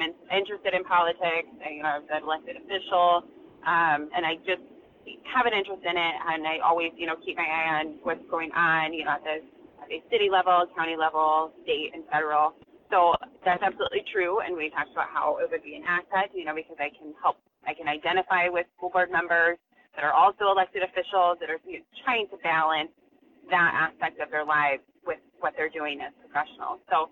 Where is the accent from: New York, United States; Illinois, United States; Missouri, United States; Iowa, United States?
Iowa, United States; Waukee; I grew up in Waukee, you know, have a strong passion for the community